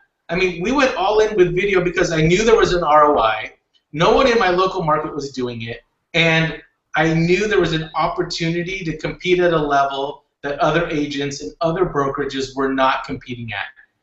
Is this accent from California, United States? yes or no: yes; Orange County, California, United States; because I grew up here in Orange County.